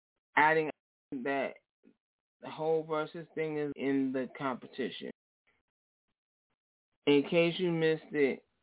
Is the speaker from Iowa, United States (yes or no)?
no; Bronx, New York, United States; Let me share that with y'all. I'm from the Bronx.